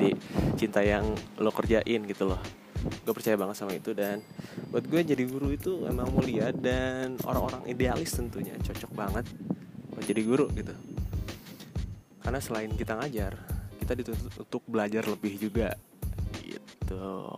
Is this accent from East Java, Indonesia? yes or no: no; Rangkasbitung, Banten, Indonesia; cuma satu-satunya kampus yang ada di Rangkas Bitung, kota gue sendiri